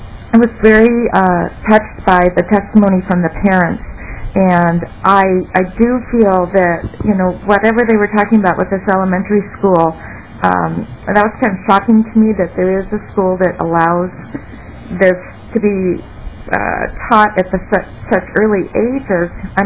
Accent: Missouri, United States; I grew up in Missouri where there was a lot of harassment based on race back in the 60s and early 70s.

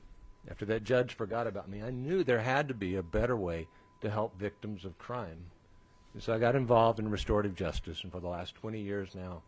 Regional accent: Rochester, United States; and I am from Rochester

